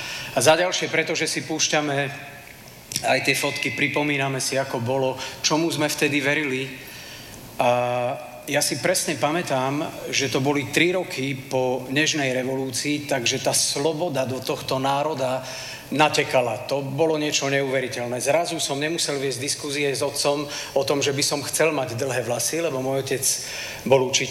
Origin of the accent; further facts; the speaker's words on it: Vranov nad Topľou, Prešov Region, Slovakia; Pochádzam z Vranova nad Topľou, čo logicky vyplýva, že mám viac rokov ako 25 a konkrétne 43.